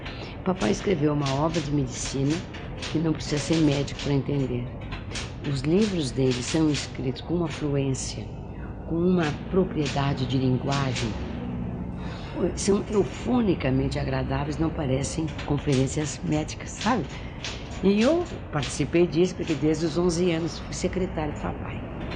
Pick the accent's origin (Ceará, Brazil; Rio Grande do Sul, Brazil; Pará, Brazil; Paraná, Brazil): Rio Grande do Sul, Brazil; also born or lived in Rio de Janeiro; now in São Paulo, Brazil; Eu estou em São Paulo há 38 anos. Eu sou do Rio Grande do Sul, nasci no Rio Grande do Sul.